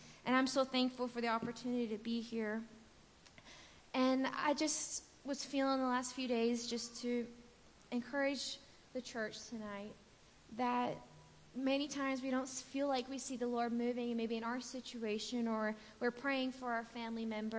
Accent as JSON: {"language": "English", "region": "Scotland", "country": "United Kingdom", "tie": "born or raised there", "said": "I grew up in Scotland. My parents are both Scottish, and so I'm a citizen of the United Kingdom. And if you ask about my accent, yes, it sounds a little funny, as in, where is my accent?"}